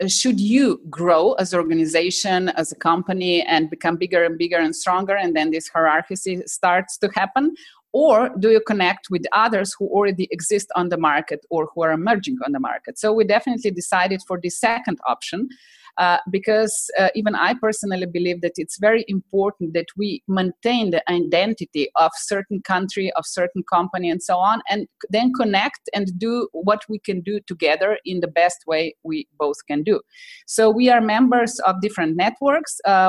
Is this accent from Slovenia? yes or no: yes; Ljubljana, Central Slovenia, Slovenia; Oh, this time I'm by chance in my hometown, Ljubljana, Slovenia, just back from Norway, heading to North Macedonia tomorrow.